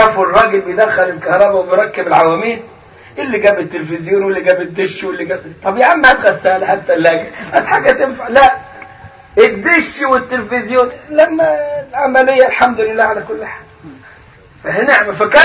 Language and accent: Arabic; Upper Egypt, Egypt; وعندنا في الصعيد المصري يقولوا على البيضة دحية،